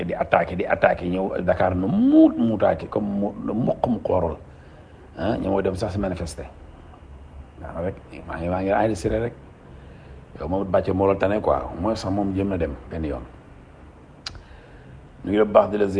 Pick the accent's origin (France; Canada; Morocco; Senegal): Senegal; moi, en tant que Sénégalais